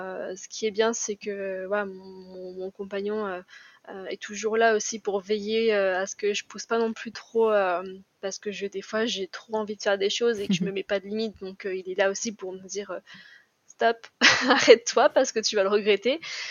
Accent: Lyon, Auvergne-Rhône-Alpes, France; Par exemple, moi je suis de Lyon, donc on est tous amoureux de Strasbourg.

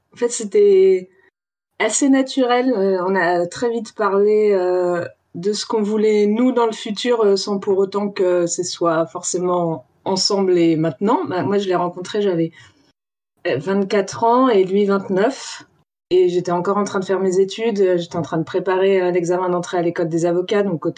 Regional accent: Lyon, Auvergne-Rhône-Alpes, France; also born or lived in Paris region; je suis née en région parisienne, mais j'habite à côté de Lyon depuis que j'ai 3 ans, donc je me considère lyonnaise.

